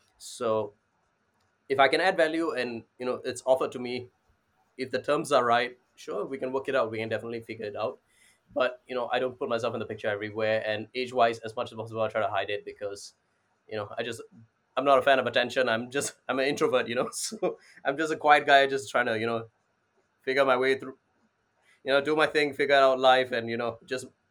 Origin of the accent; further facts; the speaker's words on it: Singapore; also born or lived in India; Yes, I am Singaporean. I was born in India. I came to Singapore in 2000, so I was 3 years old. I lived here for 24 years. I got my citizenship a few years back after army